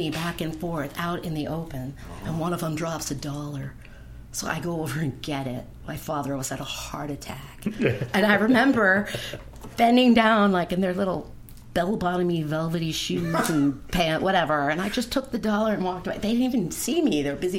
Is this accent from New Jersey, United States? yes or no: yes; Pinebrook, New Jersey, United States; I am from New Jersey, Pinebrook. Kind of a revolution town.